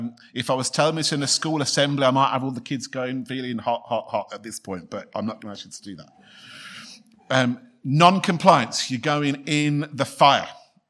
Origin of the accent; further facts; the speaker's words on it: England, United Kingdom; The words are, as an Englishman, a bit interesting to sit there as they want to send me home to think again.